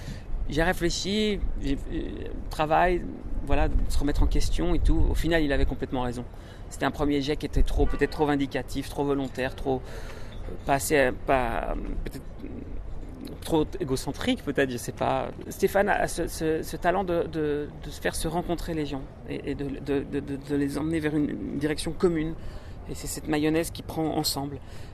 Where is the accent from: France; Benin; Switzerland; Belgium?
Switzerland; J'ai eu d'abord une carrière en Suisse, chez moi, mon pays d'origine, où j'étais musicien de scène.